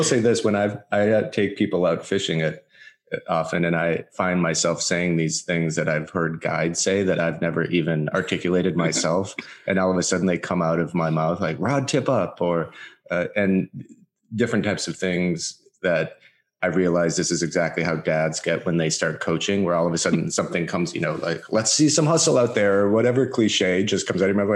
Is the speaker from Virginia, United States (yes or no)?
no; Minnesota, United States; but because I'm actually from Minnesota, I'm contractually obligated to loathe the Packers